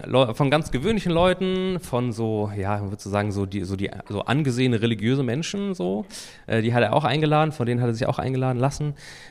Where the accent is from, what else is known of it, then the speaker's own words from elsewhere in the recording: Germany; zumindest die hier, die sich als Deutsche verstehen, wir können es damit identifizieren, Brot ist Grundnahrungsmittel